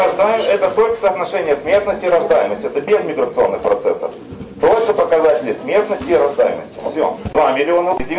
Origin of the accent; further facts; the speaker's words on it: Izhevsk, Udmurtia, Russia; Я приехал из Ижевска.